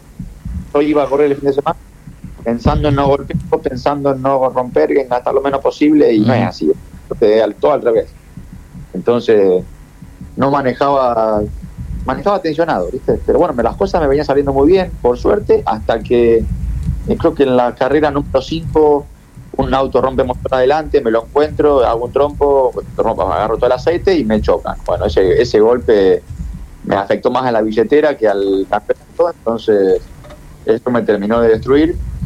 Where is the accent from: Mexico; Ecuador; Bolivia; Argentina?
Argentina; Marco Polo, Córdoba; La realidad es que yo soy de Marco Polo, provincia de Córdoba